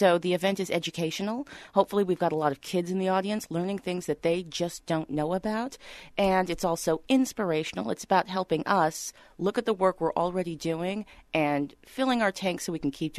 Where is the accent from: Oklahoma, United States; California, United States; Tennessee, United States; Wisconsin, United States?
Tennessee, United States; Memphis; born there; I was born in Memphis, Tennessee, though, so I remember the first time I went to visit my family there